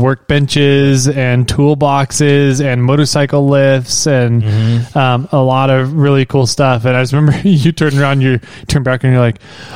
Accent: California, United States; Like, so we're from California. We're used to, you know, fair weather roads.

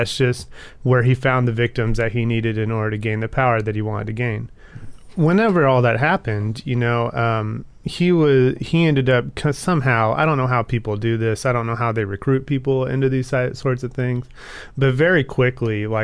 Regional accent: Texas, United States; Sorry, I'm from Texas.

